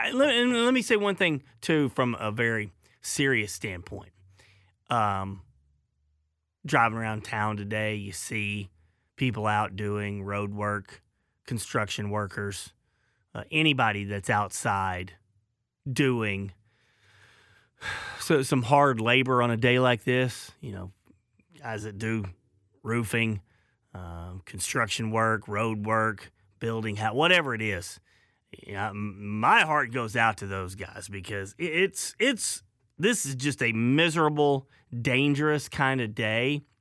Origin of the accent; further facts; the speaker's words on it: Arkansas, United States; I tell stories all the time that I'm from Arkansas, as most of you know, and I grew up very, very hot